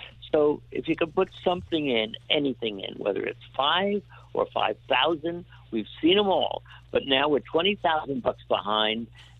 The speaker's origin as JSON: {"language": "English", "region": "New York", "country": "United States", "tie": "born or raised there", "said": "I grew up on the West Side with that guy"}